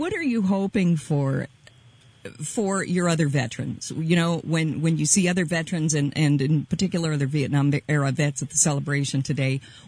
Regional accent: Rochester, Minnesota, United States; Rochester, it's my hometown too, kind of a liberal and progressive community because people come and live there from all over the world.

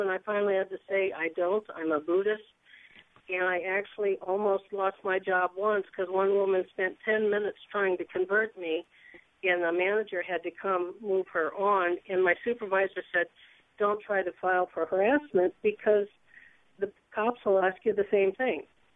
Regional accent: Cedar Rapids, Iowa, United States; Basically, I grew up in the Cedar Rapids, Marion area, but some friends wanted to try to get a business going, so I went down to Marietta, Georgia.

